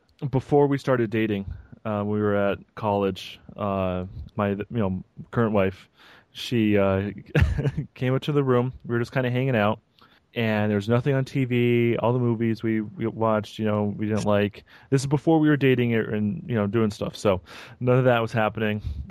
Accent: Vermont, United States; I say I'm from Vermont. I don't think you guys really understand what Vermont is.

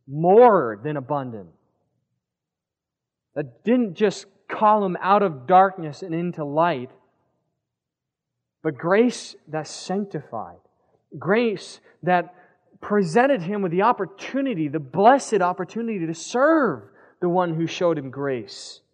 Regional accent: Pennsylvania, United States; now in California, United States; So it didn't matter I was from Pennsylvania, didn't get to the DMV office yet

